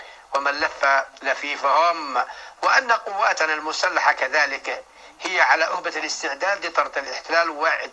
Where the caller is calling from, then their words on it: Sanaa, Amanat Al Asimah, Yemen; اليمن صنعاء.